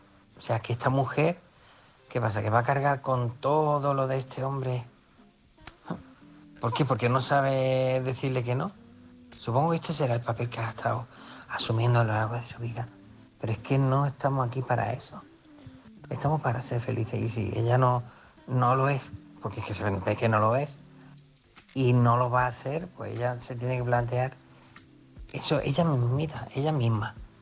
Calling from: Málaga, Andalusia, Spain; de Málaga.

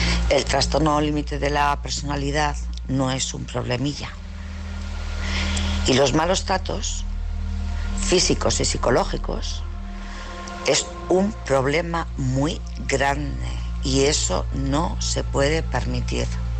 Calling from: Bilbao, Basque Country, Spain; de Bilbao.

